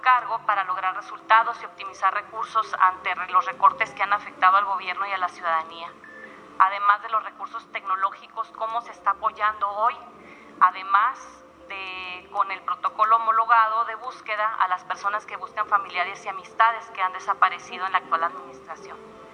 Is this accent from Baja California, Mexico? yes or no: yes; Baja California, Mexico; que somos de Baja California